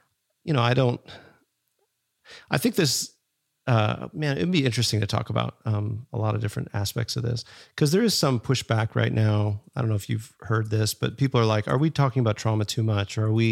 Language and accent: English; Minnesota, United States; I grew up in Minnesota. And pop, it was pop.